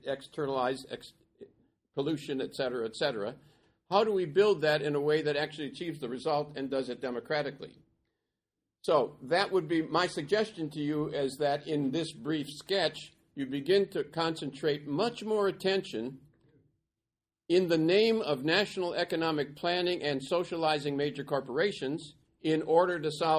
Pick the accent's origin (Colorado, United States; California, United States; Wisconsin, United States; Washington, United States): Wisconsin, United States; Racine; Think Cleveland or my hometown, Racine, Wisconsin.